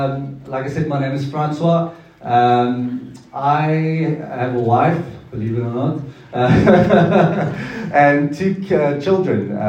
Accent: Mossel Bay, Western Cape, South Africa; now in Stellenbosch, South Africa; We are originally from Mossel Bay, actually, which is a little coastline in the Southern Cape. Beautiful place, love it. Lived there for about 8 to 9 years, and then we recently moved to Stellenbosch

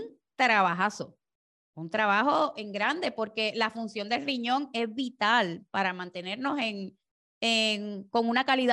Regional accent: Puerto Rico; así somos los puertorriqueños y las puertorriqueñas.

